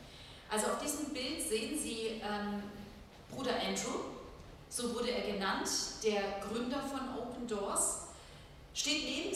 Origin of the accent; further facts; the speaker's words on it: Baden-Württemberg, Germany; Mein Gebiet ist eigentlich der Stuttgarter Raum. Ich komme aus dem Schwabenländle